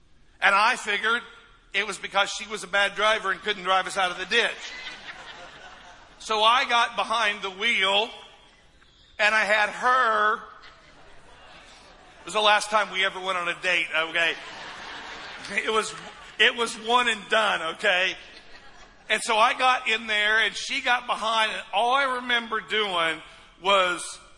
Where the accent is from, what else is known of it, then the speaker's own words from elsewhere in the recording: Midwest, United States; I grew up in the Midwest. A lot of snow. And when the snow melts, lots of mud.